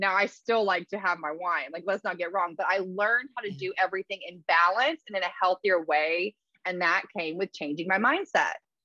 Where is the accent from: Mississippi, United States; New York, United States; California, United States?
Mississippi, United States; I'm from South Mississippi. My parents are still there. And it's a very, I still adore it. I plan on retiring there, but it's a very be humble culture, right?